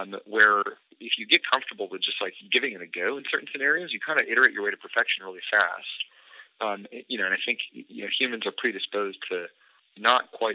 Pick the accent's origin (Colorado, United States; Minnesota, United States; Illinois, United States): Colorado, United States; Colorado Springs; And then I grew up in Colorado Springs, which is, it's a sizable city, but not the largest.